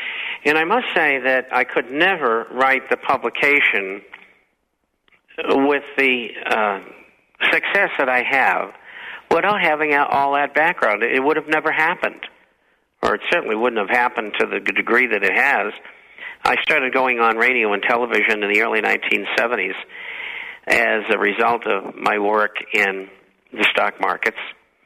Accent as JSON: {"language": "English", "town": "Boston", "region": "Massachusetts", "country": "United States", "tie": "born or raised there", "said": "I was born in Boston, went to school there, went to university there. I came from very humble surroundings."}